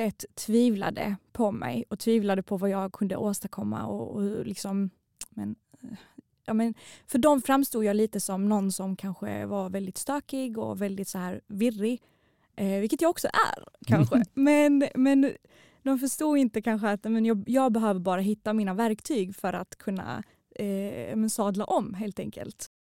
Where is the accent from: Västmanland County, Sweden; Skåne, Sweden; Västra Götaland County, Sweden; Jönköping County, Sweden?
Skåne, Sweden; Malmö; accent: Malmö; jag kom från Malmö, en tjej som inte kunde enligt dem jättebra svenska, för att jag hade ju den här brytningen, och där man pratar inte så i Kristianstad.